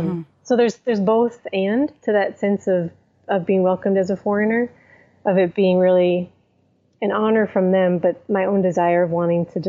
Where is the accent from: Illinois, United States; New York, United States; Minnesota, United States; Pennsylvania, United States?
Minnesota, United States; we're from Minnesota, both of us.